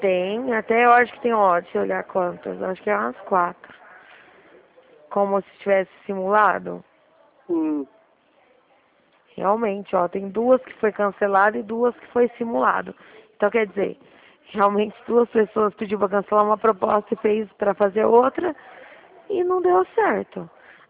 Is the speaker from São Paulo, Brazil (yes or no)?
yes; Dracena, São Paulo, Brazil; Dracena, estado de São Paulo.